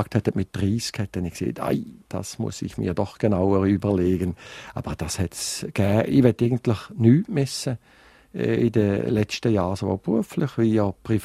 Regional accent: Fribourg, Switzerland; Ich bin in Freiburg aufgewachsen, habe in Freiburg sowohl das Collège Saint-Michel gemacht, bin nachher in der Uni gewesen, habe mein Anwaltspraktikum in Freiburg gemacht und habe in Freiburg dissertiert und habe eigentlich 20 Jahre lang in Freiburg

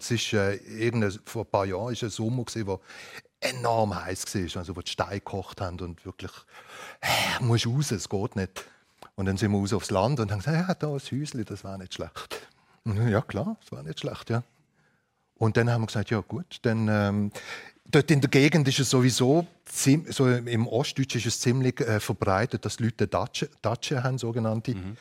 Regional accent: Switzerland; now in Germany; ich bin weg im 84. Bin ich auf Deutschland gezogen.

